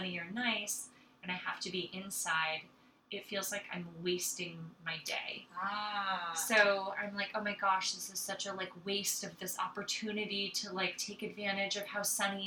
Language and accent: English; Canaan, New Hampshire, United States; So I'm from Canaan, New Hampshire, which is just outside of Lebanon and Hanover, if anyone has heard of these places.